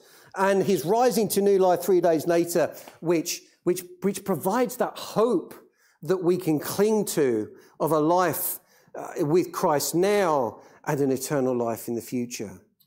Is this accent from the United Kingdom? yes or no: yes; United Kingdom; Well, we're so British, aren't we?